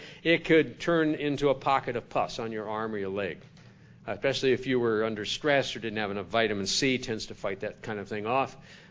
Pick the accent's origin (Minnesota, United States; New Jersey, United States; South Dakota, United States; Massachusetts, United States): South Dakota, United States; We happened to lived in a hail belt where we grew up in South Dakota.